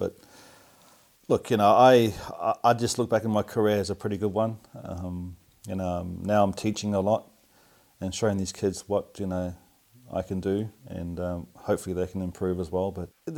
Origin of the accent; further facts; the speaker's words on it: New Zealand; when I grew up playing back in New Zealand